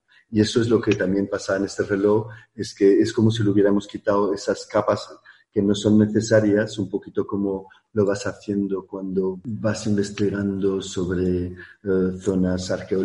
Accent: Spain; Que para eso sí que soy español.

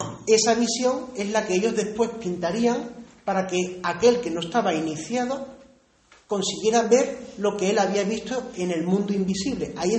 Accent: Spain; somos españoles

